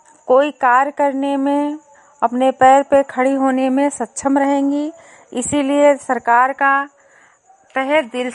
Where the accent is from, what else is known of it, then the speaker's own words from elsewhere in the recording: Lakharampur, Uttar Pradesh, India; आज मैं विकास खंड विशेषरगंज से हूँ, ग्राम पंचायत लखारामपुर, गांव लखारामपुर से।